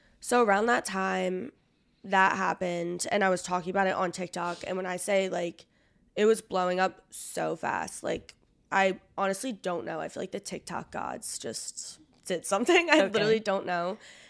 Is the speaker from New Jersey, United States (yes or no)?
yes; New Jersey, United States; Well, I'm from New Jersey. I want to establish that really quick. But I'm from New Jersey.